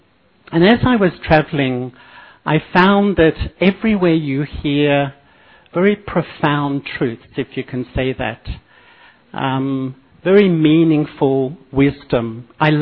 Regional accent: Australia; I grew up in Australia and I think, like most here in this room, I was a searcher.

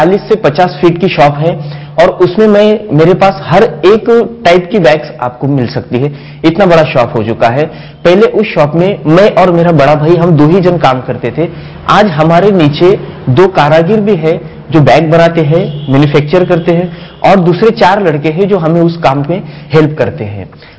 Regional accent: Maharashtra, India; जहां पर मैंने मेरे गांव में महाराष्ट्र में जहां ज्ञान लिया

